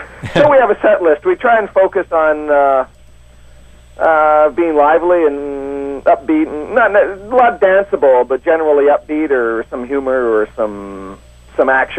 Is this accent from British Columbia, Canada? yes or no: yes; British Columbia, Canada; And I'm from the Island area, although we've all lived in different parts of Canada.